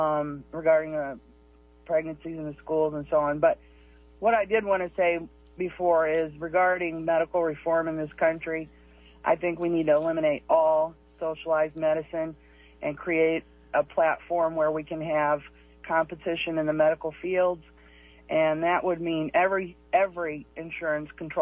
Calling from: Salem, United States; again from Salem.

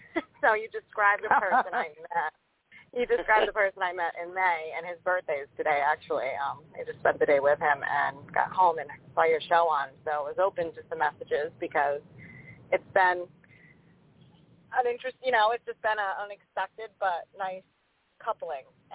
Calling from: Rhode Island, United States; I'm calling from Rhode Island.

